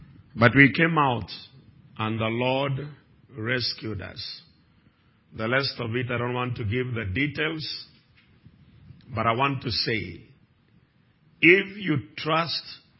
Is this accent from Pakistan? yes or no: no; Kenya; I want you to know that I come from Africa, Kenya.